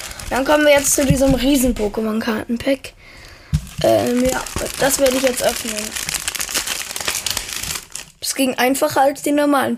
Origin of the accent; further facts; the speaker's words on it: Germany; Also ich komme nicht aus den Niederlanden, ich komme aus Deutschland.